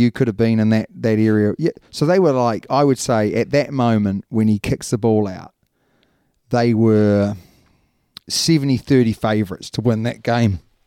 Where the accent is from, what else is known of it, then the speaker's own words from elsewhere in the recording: New Zealand; Being a Kiwi as well. Being a Kiwi running running in England.